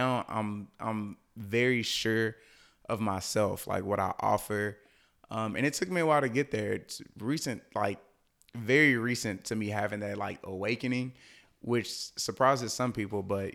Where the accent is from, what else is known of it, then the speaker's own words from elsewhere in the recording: Texarkana, Texas, United States; accent: country twang; I'm from Texarkana, Texas, which is how me and Devin met. So we were in high school.